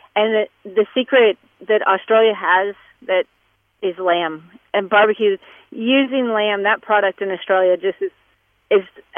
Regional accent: Texas, United States; I'm originally from Texas, and my husband and I go back to Texas

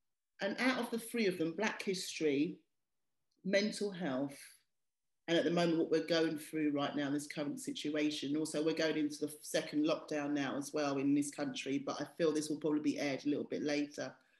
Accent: United Kingdom; I just find that hilarious because sometimes as a British speaker, when we're phonetically looking at something, you'll see it in a very British way.

